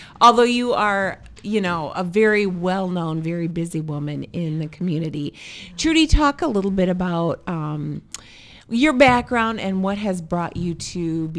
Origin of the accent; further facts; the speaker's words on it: Decorah, Iowa, United States; and I'm talking from Decorah, I'm from Decorah originally